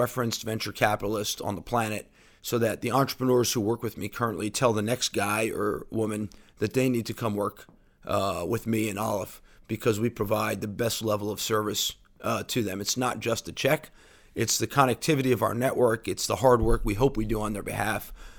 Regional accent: Manhattan, New York, United States; moved away as an adult; now in Tel Aviv, Illinois, United States; So as you hear from my accent, even though we're in Tel Aviv, I wasn't born here. Born, bred, and raised in New York, Manhattan, to be more accurate.

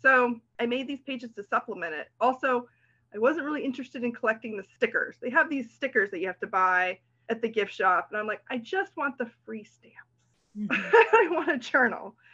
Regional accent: Virginia, United States; now in Maryland, United States; I live in Maryland, but I grew up in Virginia. I only recently moved to Maryland.

